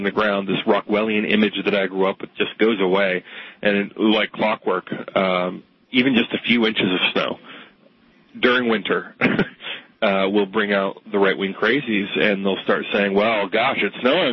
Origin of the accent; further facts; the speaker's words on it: Los Angeles, California, United States; now in Washington, United States; And I grew up in Los Angeles, and I have to tell you that I had this very romantic notion of what it was like to live in or around snow. And now I live in D.C.